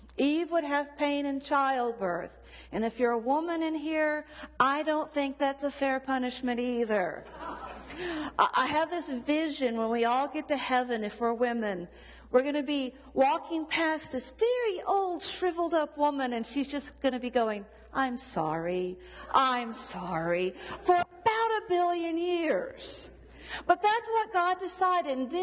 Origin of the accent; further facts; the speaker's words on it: Texas, United States; But anyway, I'm from Texas. I'm allowed to say that, okay?